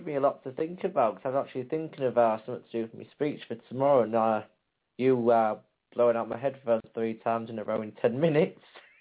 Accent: Birmingham, West Midlands, United Kingdom; in our major cities, we've got London, Bradford, Birmingham, my hometown, Jeff's hometown.

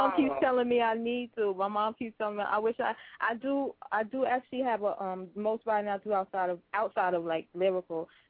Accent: Brooklyn, New York, United States; Brooklyn. Brooklyn. All day.

